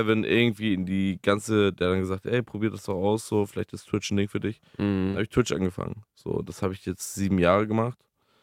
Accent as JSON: {"language": "German", "town": "Lübeck", "region": "Schleswig-Holstein", "country": "Germany", "tie": "born or raised there", "said": "ich bin in Lübeck aufgewachsen"}